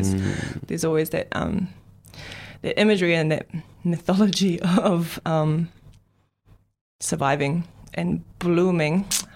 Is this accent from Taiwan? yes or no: no; Australia; born there; I was born in Australia, but I've not spent much time there